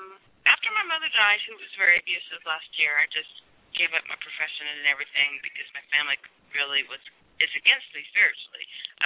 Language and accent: English; Indianapolis, Indiana, United States; But I came from Indianapolis.